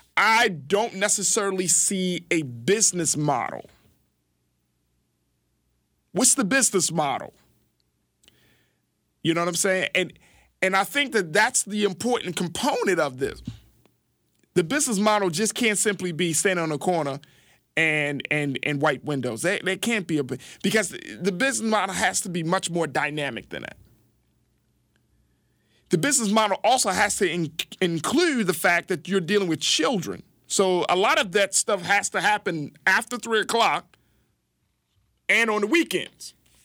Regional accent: Baltimore, Maryland, United States; Because if you grew up like I grew up in Baltimore City, that was not our options.

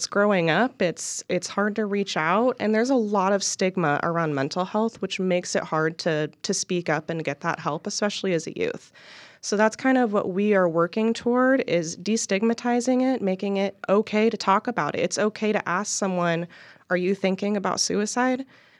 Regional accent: Redding, California, United States; So I actually grew up in California, in Redding, California.

